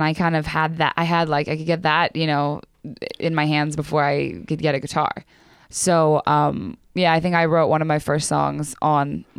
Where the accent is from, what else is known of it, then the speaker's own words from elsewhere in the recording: Roseburg, Oregon, United States; now in Los Angeles, United States; Yeah, I'm from Roseburg, and I moved to LA about 3 years ago.